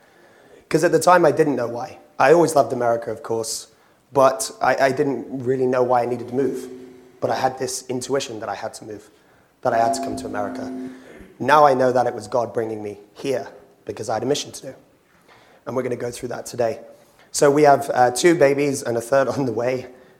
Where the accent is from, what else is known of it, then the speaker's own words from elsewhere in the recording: Wales, United Kingdom; first language Welsh; English is a second language; I come from a very working class background in England. My mother's from Scotland, my father's Irish. And I grew up in Wales, speaking Welsh, actually. I speak Welsh as a first language. And so my background is very working class. I grew up around a lot of farmers, grew up in rural Wales